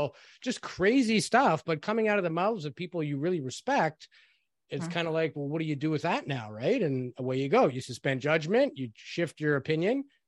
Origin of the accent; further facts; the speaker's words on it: Toronto, Ontario, Canada; I grew up in Toronto, which is a big city. Even in the 80s, there was lots of crime.